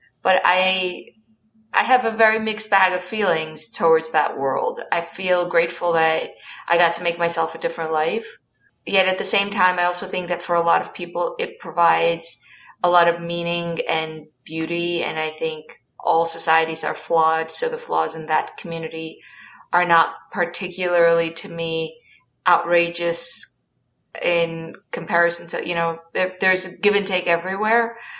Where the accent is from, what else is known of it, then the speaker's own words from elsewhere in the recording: Kiryas Joel, New York, United States; I grew up in a very insular community.